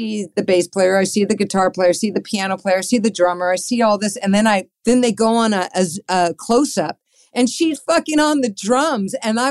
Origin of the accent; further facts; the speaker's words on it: San Diego, California, United States; also born or lived in Boston; And I was raised in San Diego. Boston, I didn't even really know. I was too young.